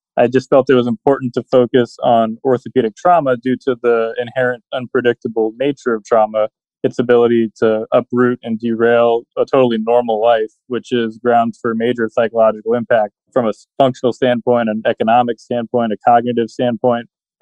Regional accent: Miami, Florida, United States; I was raised in Miami by two lovely parents who happened to both be psychologists.

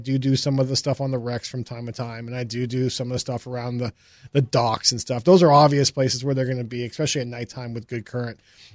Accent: Miami, Florida, United States; But we had a lot of snook in South Florida when I grew up in Miami

